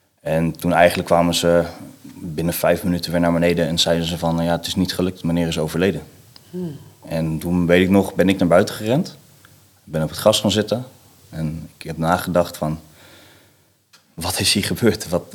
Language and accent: Dutch; Veenendaal, Utrecht, Netherlands; 36 jaar. Ik kom uit Veenendaal, nou, broertje